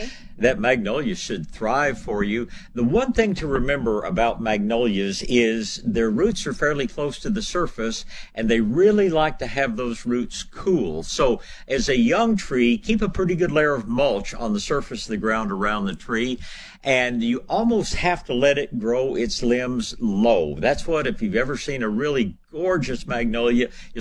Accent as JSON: {"language": "English", "town": "Tyler", "region": "Texas", "country": "United States", "tie": "born there", "said": "Well, I was born in Tyler quite a few years ago, so I know about beautiful magnolias"}